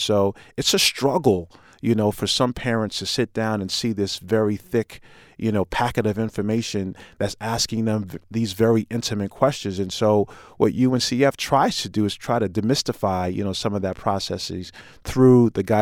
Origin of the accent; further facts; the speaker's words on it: Paterson, New Jersey, United States; You know, as a kid, you know, growing up in Paterson, New Jersey, you know, having gone to the infamous or the famous Paterson Eastside High School